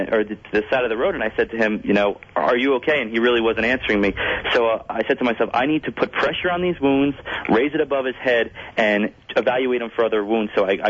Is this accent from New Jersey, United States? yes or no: yes; New Jersey, United States; I'm actually from New Jersey.